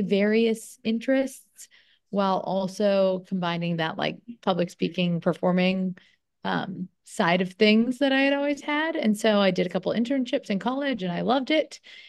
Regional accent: Andover, Massachusetts, United States; So I grew up in Andover, Massachusetts. I now live in Andover, Massachusetts.

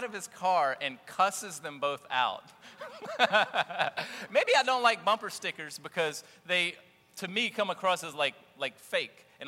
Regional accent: Jennings, Missouri, United States; I grew up in Jennings, that's why I know this.

